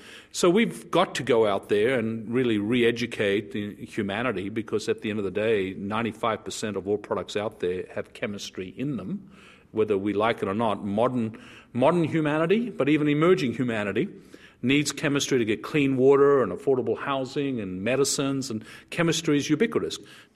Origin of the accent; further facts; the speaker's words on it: Australia; I'm from Australia, so you're on the right side of the nation, at least.